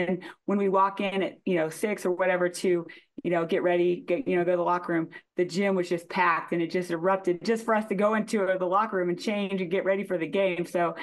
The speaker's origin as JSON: {"language": "English", "town": "Claflin", "region": "Kansas", "country": "United States", "tie": "born or raised there", "said": "I was born in Kansas City, and I lived there, I believe, until I was 4, and then my dad got a job in Claflin, and that was what took, you know, my family to Claflin, and so I'm so appreciative of where I grew up in Kansas."}